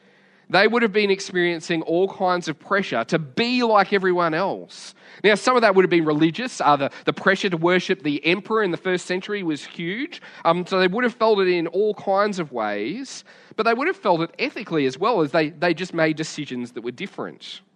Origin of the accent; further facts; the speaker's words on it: Australia; My passport may say that I'm Australian, but I'm a Jesusite before I'm an Australian.